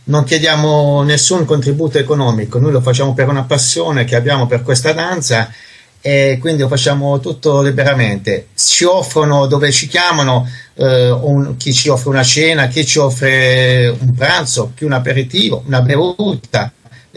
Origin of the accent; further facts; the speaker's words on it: Barletta, Apulia, Italy; now in Fano, Italy; Io sono pugliese, ovviamente, e sono di Barletta